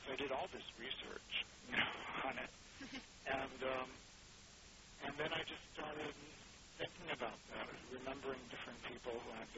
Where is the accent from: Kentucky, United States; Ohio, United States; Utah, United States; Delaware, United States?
Ohio, United States; Growing up in Ohio.